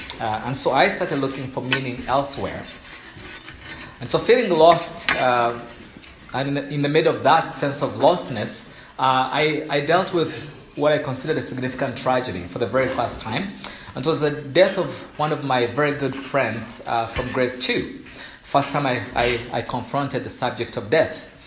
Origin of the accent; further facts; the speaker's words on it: Uganda; I grew up in Uganda.